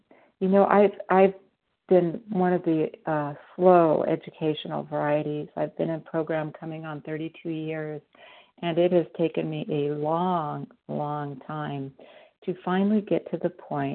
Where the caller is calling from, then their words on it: Mesa, Arizona, United States; I'm calling from Mesa, Arizona